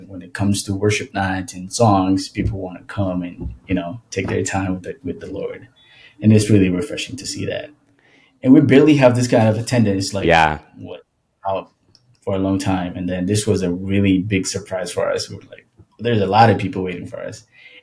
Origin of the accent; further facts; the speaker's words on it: Boston, Massachusetts, United States; And then we're all over the states, and I'm from Boston